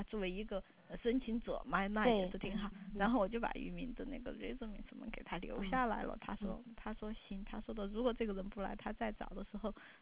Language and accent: Chinese; China; 当时就我一个中国人，我去找谁呀？